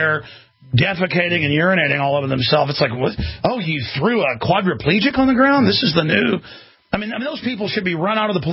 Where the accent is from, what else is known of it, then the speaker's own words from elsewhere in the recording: Dallas, Texas, United States; but I've been in a lot of fights growing up in Dallas.